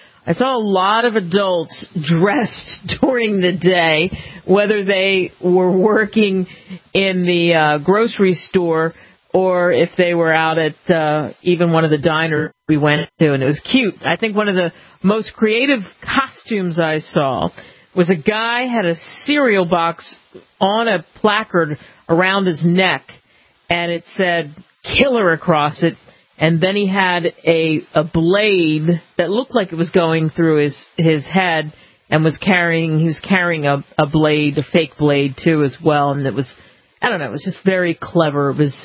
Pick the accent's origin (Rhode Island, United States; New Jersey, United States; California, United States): New Jersey, United States; I'll never forget, since I grew up in New Jersey, not too far from Hershey, Pennsylvania, the first time I had a school trip and they took us to Hershey Town